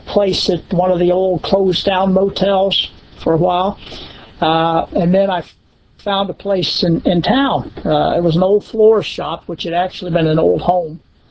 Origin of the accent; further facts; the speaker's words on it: Homestead, United States; I believe the Lord called us to start back a new work there in my hometown of Homestead.